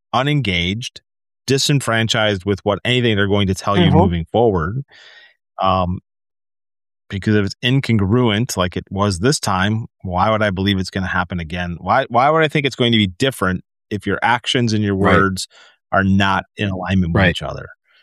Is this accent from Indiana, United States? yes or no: no; Wisconsin, United States; Yeah, well, we're from Wisconsin, so that's not a bad example